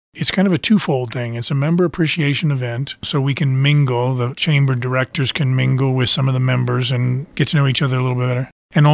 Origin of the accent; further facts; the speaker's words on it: Ohio, United States; born there; moved away as an adult; Originally born in Ohio, but left many years ago and have been all across the country.